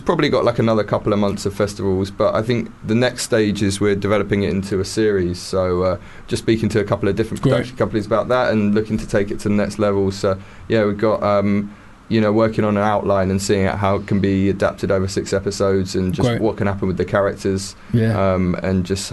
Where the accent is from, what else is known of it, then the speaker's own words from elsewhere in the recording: London, United Kingdom; growing up in London, you sort of, you're around lots of different cultures, and my school was quite a big mix, well, quite a lot of Muslim students, not many Jews actually